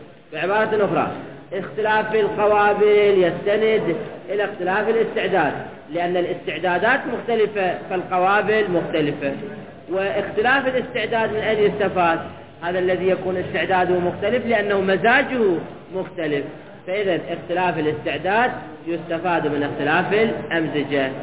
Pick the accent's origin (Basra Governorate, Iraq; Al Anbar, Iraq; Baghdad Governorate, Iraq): Baghdad Governorate, Iraq; Baghdad; لعشان الحجر لعدها كلمة بغدادية، أثبت على أنه أنا بغدادي